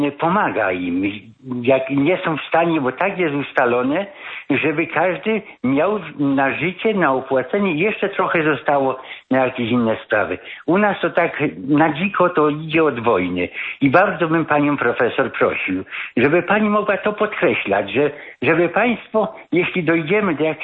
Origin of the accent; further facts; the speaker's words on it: Gdańsk, Pomeranian Voivodeship, Poland; U nas w Gdańsku, pamiętam, 3 lata temu nasz prezydent